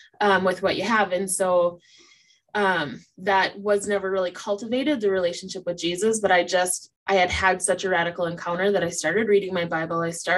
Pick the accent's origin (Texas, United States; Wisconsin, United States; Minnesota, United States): Minnesota, United States; Detroit Lakes; I grew up in Detroit Lakes, Minnesota, which is northern Minnesota as well.